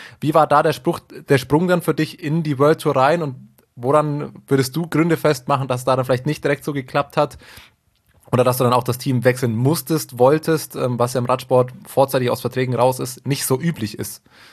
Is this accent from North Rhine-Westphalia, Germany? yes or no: no; Bavaria, Germany; Ich komme aus dem Allgäu, das ist jetzt der österreichischen oder der Tiroler Kultur nicht ganz so weit weg.